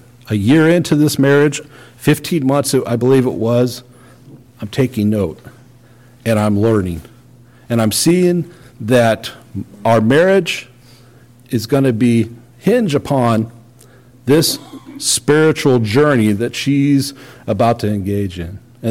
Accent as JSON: {"language": "English", "region": "Missouri", "country": "United States", "tie": "born or raised there", "said": "Well, for someone who's growing up in Missouri outside of St. Louis, oh, that seemed pretty far away."}